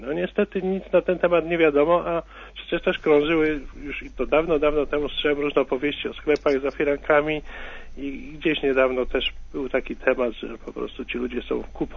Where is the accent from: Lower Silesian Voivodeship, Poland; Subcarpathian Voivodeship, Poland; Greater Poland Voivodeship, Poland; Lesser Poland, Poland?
Greater Poland Voivodeship, Poland; Poznań; Ja jestem poznaniakiem, kiedyś byłem prawnikiem